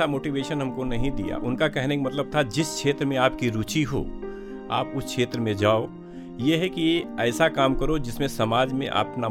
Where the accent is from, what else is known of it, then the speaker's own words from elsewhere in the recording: Motiganj, Uttar Pradesh, India; गोंडा जनपद का निवासी हूँ और मेरी पैदाइश मोतीगंज एक ग्रामीण अंचल पड़ता है वहीं पे हुई।